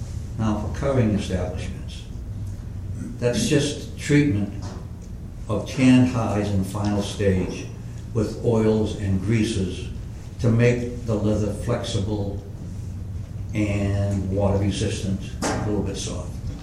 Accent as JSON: {"language": "English", "town": "Peabody", "region": "Massachusetts", "country": "United States", "tie": "born there", "said": "I was born in Peabody, May 18th, 1929."}